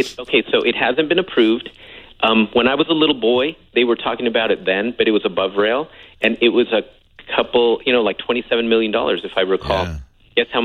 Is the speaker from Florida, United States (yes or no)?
no; Hawaii, United States; And I was very fortunate because, number one, I'm from Hawaii.